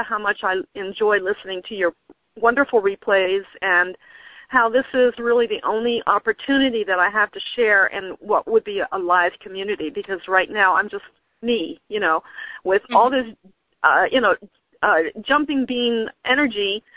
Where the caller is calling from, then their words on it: Pennsylvania, United States; I'm calling from near Philadelphia in Pennsylvania, USA.